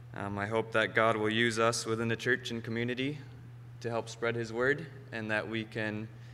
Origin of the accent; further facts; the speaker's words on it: Grand Rapids, Michigan, United States; I grew up near Grand Rapids, Michigan, and was fortunate to grow up and be raised in a Christian family.